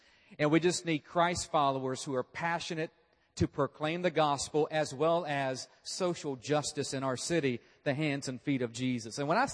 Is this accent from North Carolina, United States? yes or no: yes; North Carolina, United States; And I grew up in North Carolina, so I was just a few miles down the road from Chapel Hill.